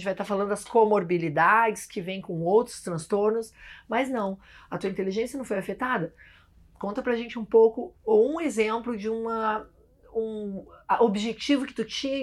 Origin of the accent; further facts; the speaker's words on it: Brazil; now in United States; Nós duas somos brasileiras, vivemos aqui nos Estados Unidos há muitos anos.